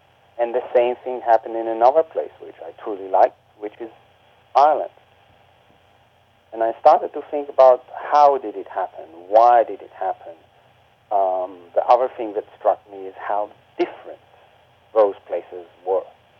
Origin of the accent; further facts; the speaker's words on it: Israel; Well, living in Israel, or growing up in Israel in that period, a few things happened.